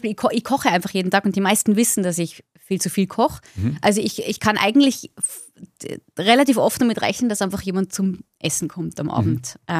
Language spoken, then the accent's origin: German; Tyrol, Austria; now in England; Aber ich bin sehr dankbar dafür, dass ich aus Österreich bin und spezifisch aus Tirol. Ich glaube, ich bin schon mehr Tirolerin als Österreicherin wahrscheinlich. Also das ist einfach, das prägt dich schon, wo du aufwachst.